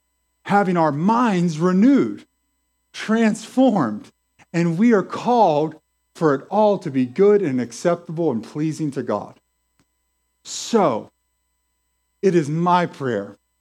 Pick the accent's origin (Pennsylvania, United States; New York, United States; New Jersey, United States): Pennsylvania, United States; White Oak; I grew up in White Oak, the White Oak McKeesport area, and I grew up a scared, broken, depressed little boy.